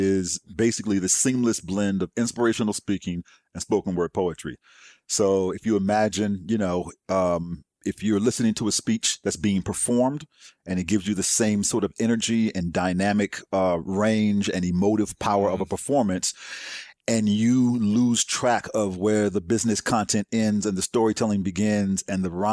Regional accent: Berkeley, California, United States; also born or lived in Washington, D.C.; now in Los Angeles, United States; I'm originally from the Bay Area.

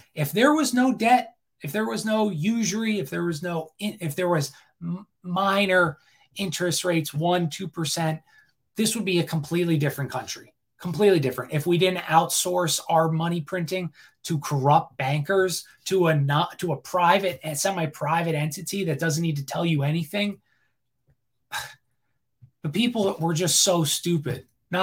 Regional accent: England, United Kingdom; I'm English.

